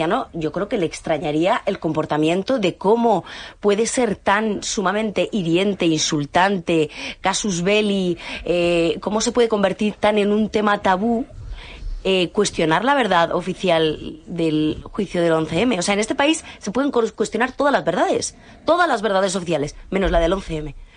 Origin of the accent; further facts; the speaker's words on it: Spain; a mí como ciudadana española